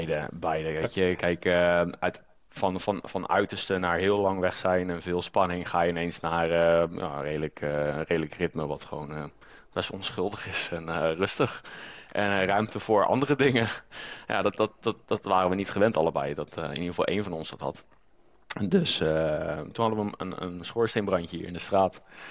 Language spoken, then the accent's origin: Dutch; Gouda, South Holland, Netherlands; Ja, ben hier ook weer 7 jaar woon ik hier nu alweer. Ik kom eigenlijk uit de Randstad, uit Gouda.